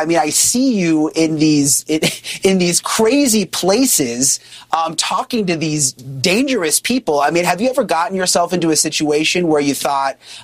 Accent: Miami, Florida, United States; I'm from Miami. We've got this underground black market plastic surgery industry here in strip malls.

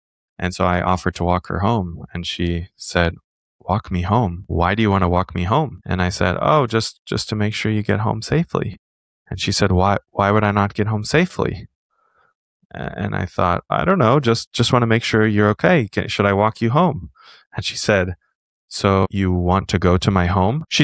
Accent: California, United States; because I'm from California, I love socialism.

